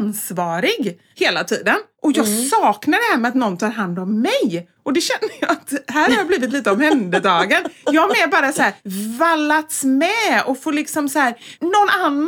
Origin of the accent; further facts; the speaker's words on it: Gothenburg, Västra Götaland County, Sweden; moved away as an adult; Och för mig, jag flyttade ju från Göteborg när jag var 20. Men jag har ju alltid bott hemma när jag har bott i Göteborg.